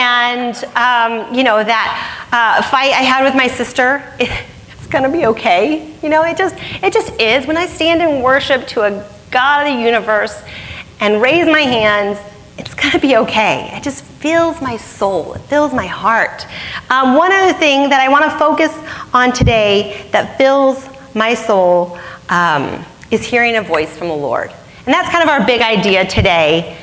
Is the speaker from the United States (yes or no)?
yes; Arizona, United States; I was born, I was raised in Arizona for all my life, and I love it there.